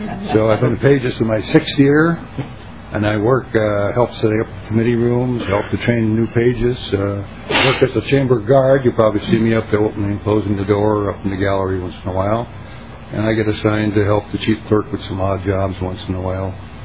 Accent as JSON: {"language": "English", "region": "Minnesota", "country": "United States", "tie": "born or raised there", "said": "I was born and raised up in Mr. Eakin's territory. My grandfather homesteaded up in Norman County in 1896."}